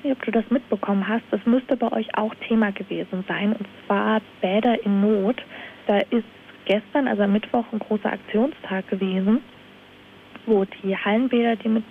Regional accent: Thuringia, Germany; Und bei uns in Bad Harbert, wo ich ursprünglich herkomme

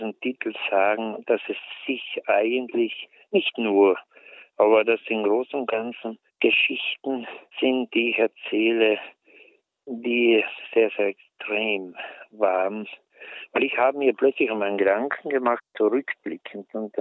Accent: Trentino-Alto Adige, Italy; Ich bin ja selber geboren in Südtirol, ziemlich abseits in einem Tal auf einem Bergbauernhof.

